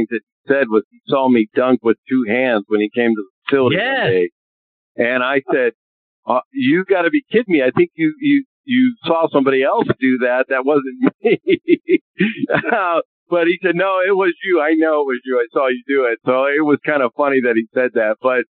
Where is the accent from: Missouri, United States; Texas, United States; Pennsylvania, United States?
Pennsylvania, United States; Pittsburgh; I mean, I was a Steelers fan. I grew up in Pittsburgh.